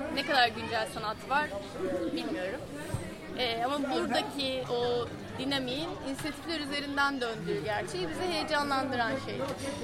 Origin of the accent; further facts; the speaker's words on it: Istanbul, Turkey; now in Izmir, Turkey; İstanbul'dan geldik. Biz ikimiz de İstanbulluyuz. Hala İzmir'e tam yerleşmiş değiliz.